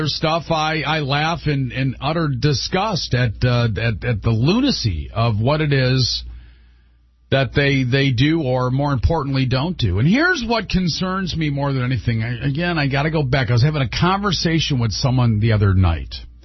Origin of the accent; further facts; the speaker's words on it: United States; but because I'm an American